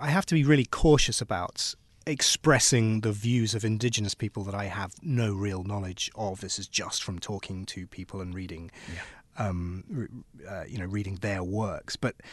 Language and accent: English; United Kingdom; I'm British. Mm. We are an island nation